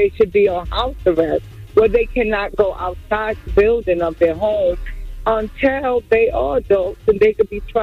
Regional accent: New York, United States; Yeah, I'm in the Bronx.

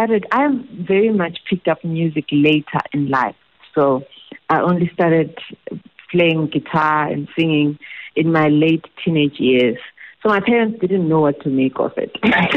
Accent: Bulawayo, Zimbabwe; first language Ndebele; English is a second language; moved away as an adult; now in South Africa; So I was born and bred in Bulawayo, Zimbabwe. I grew up speaking isiNdebele. I discovered isiXhosa only later on. 9 years ago when I came to study in the Eastern Cape

